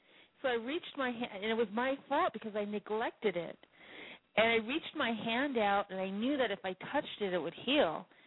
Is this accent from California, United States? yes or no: yes; Thousand Oaks, California, United States; now in Bakersfield, United States; I'm from Ventura County. I was raised in Thousand Oaks, but right now I'm in Bakersfield.